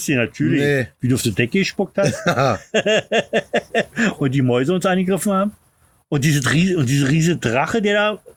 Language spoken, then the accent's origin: German; Berlin, Germany; now in Fredersdorf, Germany; Fredersdorf, aber ich bin ein Berliner.